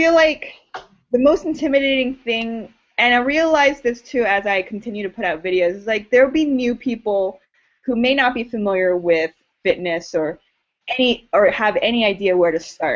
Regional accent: California, United States; now in Idaho, United States; because it's also Idaho. I came from California. There's, to me, fewer things to do here.

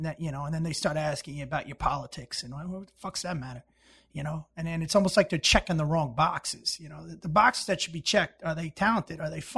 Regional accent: New Jersey, United States; born there; Well, I was born in New Jersey, mm-hmm. and then, well, I went to 15 different schools, one high

